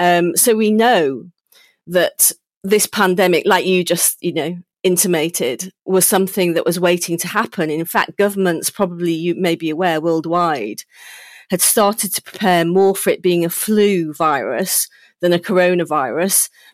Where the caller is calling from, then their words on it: Chepstow, Wales, United Kingdom; I'm from my home in Chepstow.